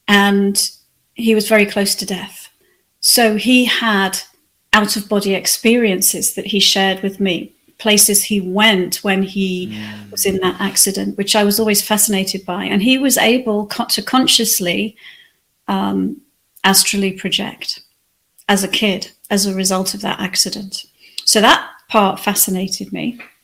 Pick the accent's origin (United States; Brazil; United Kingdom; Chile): United Kingdom; Wirral, North West England; also born or lived in Australia; I grew up in two different countries, England and Australia, actually. So I was born in England, in a place that barely anyone has heard of unless you come from England. It's called the Wirral